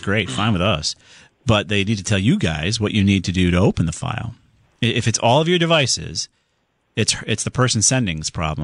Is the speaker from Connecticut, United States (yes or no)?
yes; Southington, Connecticut, United States; Let's move on to Larry in my hometown of Southington.